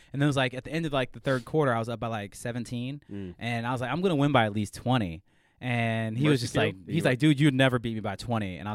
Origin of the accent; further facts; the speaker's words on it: Flint, Michigan, United States; I mean, I'm Michigan, Flint. You know what I'm saying? It's like, it's not like, that's where I grew up playing is in Flint.